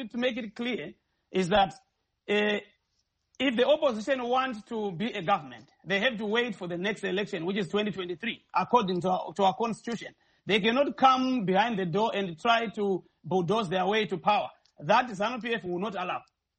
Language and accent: English; Masvingo, Zimbabwe; because I'm also from the same province. I'm also from Mashingo.